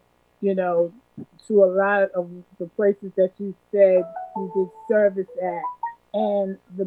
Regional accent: Queens, New York, United States; I'm alcoholic from Queens, New York.

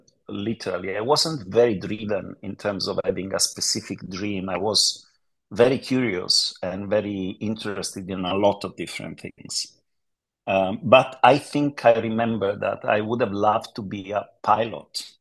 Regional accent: Rome, Lazio, Italy; born there; English is a second language; Oh, I was born in Rome, in Italy, from a middle-class family.

